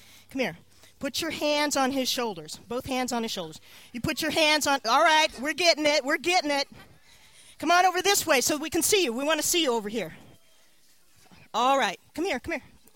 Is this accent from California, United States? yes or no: yes; California, United States; When I was growing up in California, I had a big, huge vegetable garden with big, fat, fat red juicy tomatoes.